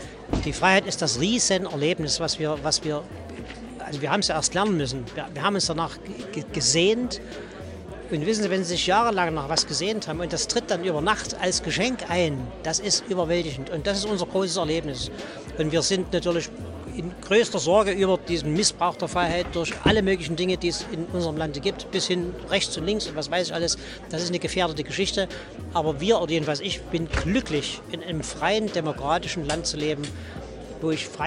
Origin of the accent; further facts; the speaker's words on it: East Germany, Germany; Wir sind im Osten aufgewachsen